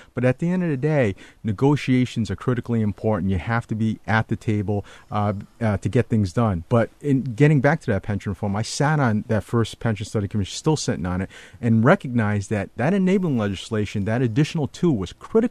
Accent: United States; And, you know, being Chinese American, we're proud.

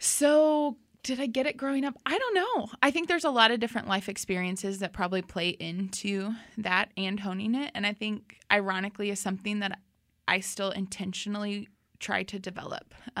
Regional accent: Round Rock, Texas, United States; We grew up in Round Rock, just north of Austin

